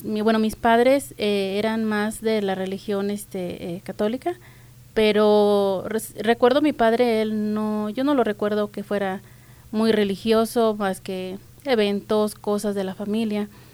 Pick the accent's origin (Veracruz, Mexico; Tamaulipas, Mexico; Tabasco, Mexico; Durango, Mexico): Durango, Mexico; also born or lived in Torreón; ¿verdad? Como ya lo dijiste, yo soy de México. Nací en Torreón, Coahuila. pero fui criada junto con mis hermanos en un ranchito que está, digamos, a las afueras de Gómez Palacio, Durango.